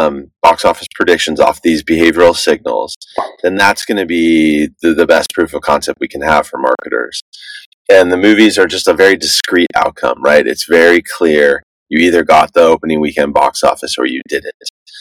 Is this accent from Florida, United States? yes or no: no; Los Angeles, California, United States; now in New York, United States; I was originally from LA. And okay. I was at that point in New York.